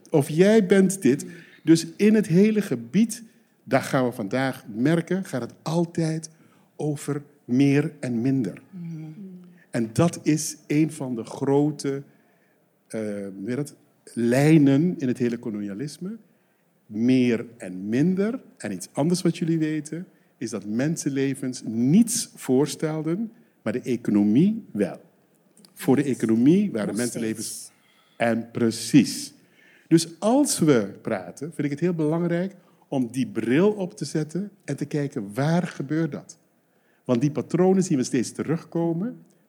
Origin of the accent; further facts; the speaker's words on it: Curaçao; ik ben psychiater. Ik kom van Curaçao, maar ik heb ontdekt in mijn stamboom dat ik oorspronkelijk de eerste voorouder die in de stamboom komt, die komt uit Sint-Eustatius.